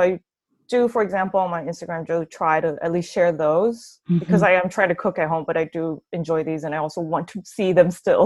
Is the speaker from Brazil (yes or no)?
yes; Brazil; now in Taipei, Taiwan; I'm a food photographer. I'm based in Taipei, Taiwan, but I'm actually originally from Brazil.